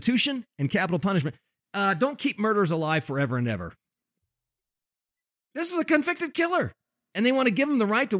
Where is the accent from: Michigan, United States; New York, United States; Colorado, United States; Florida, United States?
Colorado, United States; Denver; I'm a tourist. No. I came all the way from Denver, Colorado.